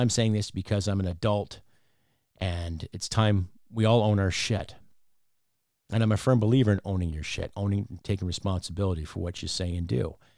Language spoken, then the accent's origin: English; Canada; But you can just call me … I'm a dude, and I'm from Canada.